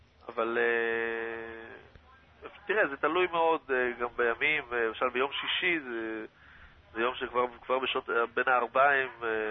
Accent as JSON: {"language": "Hebrew", "region": "North", "country": "Israel", "said": "אני מהצפון."}